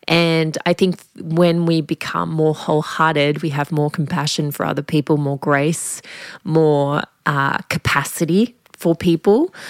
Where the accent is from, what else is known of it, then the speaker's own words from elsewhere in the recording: Australia; I think especially growing up in Australian culture, we have this thing of like, you don't want to be tricked